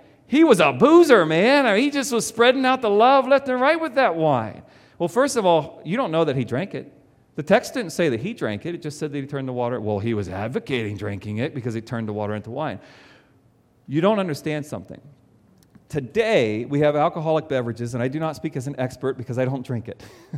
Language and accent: English; Dayton, Ohio, United States; now in Pittsburgh, United States; I grew up in Dayton, Ohio. And there is alcohol there, and people do drink there. But I never knew the obsession with alcohol until I moved to Pittsburgh.